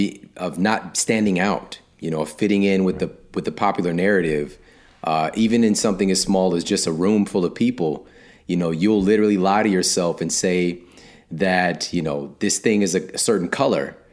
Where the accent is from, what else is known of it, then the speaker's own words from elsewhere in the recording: Ferguson, Missouri, United States; because where I come from, I'm from Ferguson, Missouri. It's where I spent the majority of my years.